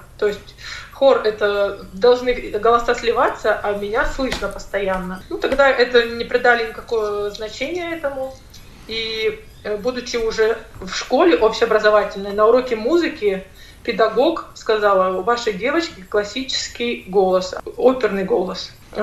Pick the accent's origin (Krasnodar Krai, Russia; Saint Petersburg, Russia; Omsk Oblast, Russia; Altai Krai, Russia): Omsk Oblast, Russia; Omsk; born there; Да, я родилась в Сибири, в городе Омске.